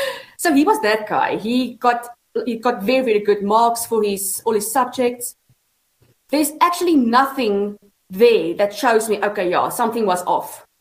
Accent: Bloemfontein, Free State, South Africa; but I grew up in Bloemfontein.

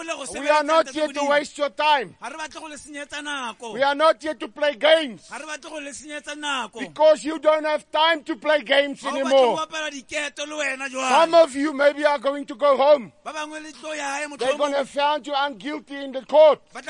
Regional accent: George, Western Cape, South Africa; We come from George in the Southern Cape.

